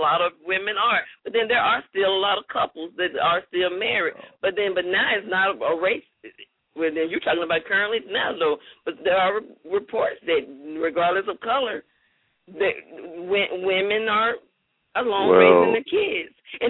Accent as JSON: {"language": "English", "town": "Jackson", "region": "Mississippi", "country": "United States", "tie": "born or raised there", "said": "You know, even though you and I grew up here in Jackson, Mississippi, we grew up multicultural, you know?"}